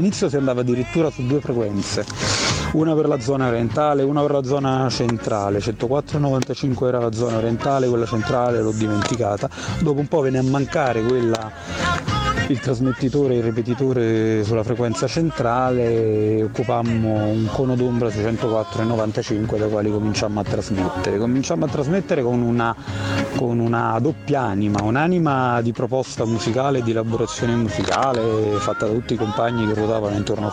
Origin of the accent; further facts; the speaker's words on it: Naples, Campania, Italy; ci proponemmo noi come napoletani: scusate, ma prima che il trasmettitore arriva in Palestina, si può collaudare a Napoli?